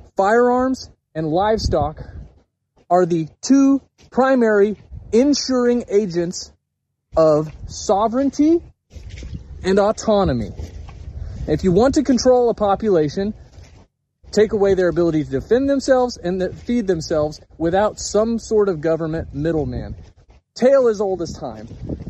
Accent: Texas, United States; from my perspective as a Texan, as an American. And here is why. My family's been ranching in Texas since the 1880s

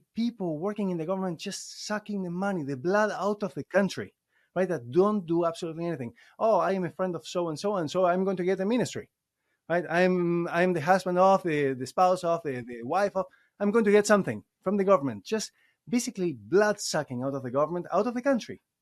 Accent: Argentina; moved away as an adult; now in North America; I was born and raised in Argentina. I lived there for almost 20 years, and I've been here in North America for almost 20 years as well. In December now, this month is going to be 20 years.

